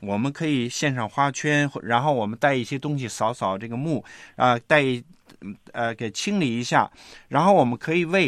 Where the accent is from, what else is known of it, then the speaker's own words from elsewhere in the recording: China; 作为中国人，那我们到现在来讲，很多像农村的